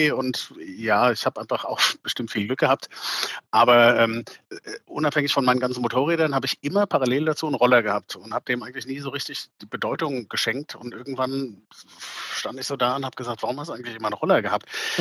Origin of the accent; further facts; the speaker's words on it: Frankfurt, Hesse, Germany; Vielleicht liegt es daran, dass ich hier geboren bin in Frankfurt und aufgewachsen bin